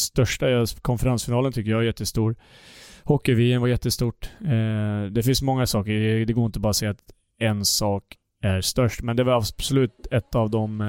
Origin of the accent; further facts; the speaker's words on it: Södertälje, Stockholm County, Sweden; så att jag ville vara hemma med familj, antingen hos min mormor eller hos min familj hemma i Södertälje.